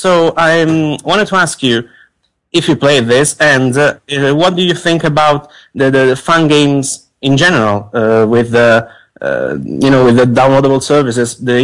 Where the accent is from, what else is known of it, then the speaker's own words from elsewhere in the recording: Italy; I'm from Italy.